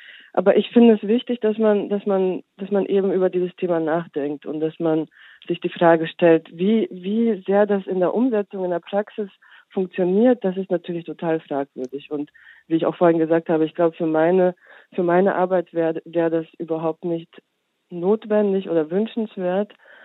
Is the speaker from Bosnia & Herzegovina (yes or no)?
yes; Bosnia & Herzegovina; es geht oft um meine Herkunft. Ich komme aus Bosnien